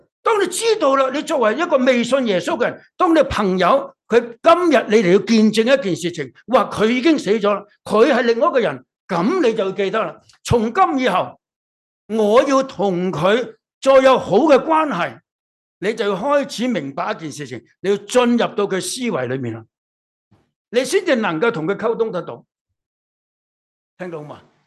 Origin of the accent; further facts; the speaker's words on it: China; 我们中国人最好了